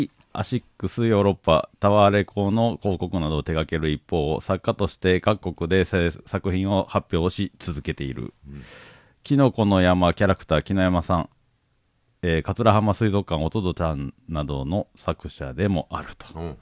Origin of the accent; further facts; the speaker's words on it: Kochi, Japan; 地元高知ではまあもともとラジオやってましたけど今テレビも出ててね、